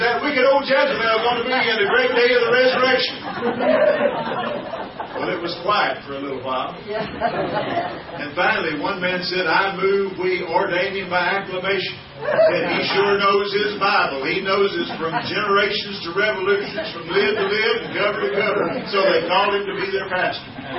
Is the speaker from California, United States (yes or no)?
no; Texas, United States; back where I grew up in the hills of East Texas, I came from Smith County.